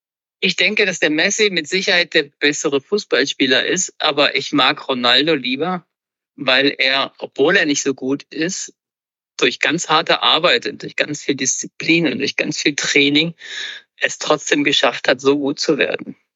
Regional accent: North Rhine-Westphalia, Germany; ich bin im Ruhrgebiet groß geworden. Das war damals noch ein Industriegebiet, wo es nur Bergleute gab.

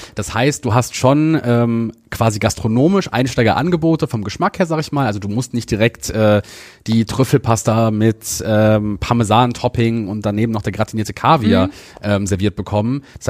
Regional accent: Düsseldorf, North Rhine-Westphalia, Germany; Also ich komme aus Düsseldorf, ich bin hier groß geworden

